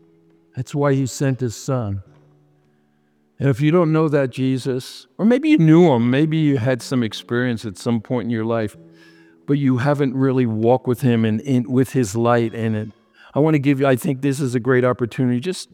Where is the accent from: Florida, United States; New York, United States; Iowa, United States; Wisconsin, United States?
New York, United States; And I'm from New York and I've ridden that subway many times.